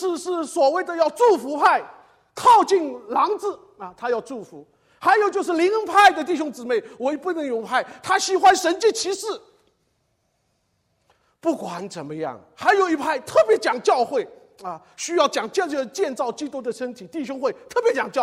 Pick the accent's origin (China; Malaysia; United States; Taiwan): China; Shanghai; 瘸腿，我们上海土话叫一脚高一脚低，我是上海土话，叫脚高脚低。